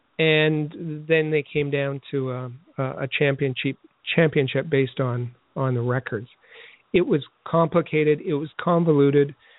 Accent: Montreal, Quebec, Canada; I said I was from Montreal.

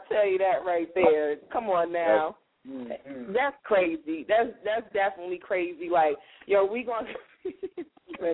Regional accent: Detroit, Michigan, United States; I'm from Detroit, baby.

